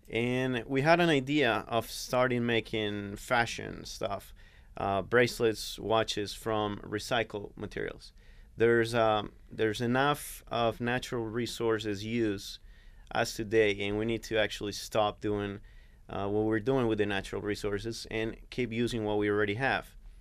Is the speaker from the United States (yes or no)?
no; Colombia; English is a second language; moved away as an adult; I'm originally from Colombia. I moved here about 9 years ago. And I didn't go back to Colombia for around 8 years after that.